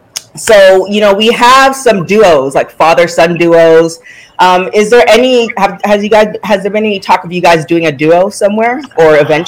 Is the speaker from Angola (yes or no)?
no; Canada; We have a lot in common, so I'm also a Canadian girl.